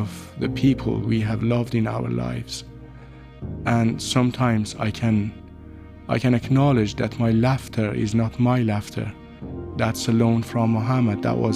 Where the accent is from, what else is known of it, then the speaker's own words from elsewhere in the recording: Shiraz, Fars, Iran; some friends, mutual friends in my hometown, Shiraz, to ask if it was true